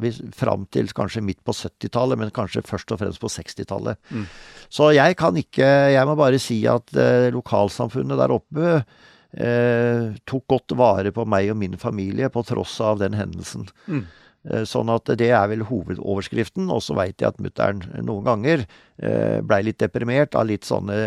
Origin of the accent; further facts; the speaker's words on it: Vestfold og Telemark, Norway; ble vårt samlingssted i sørøstlige delen av Hardangervidda, altså nord for Møsvann, så det var egentlig der jeg vokste opp.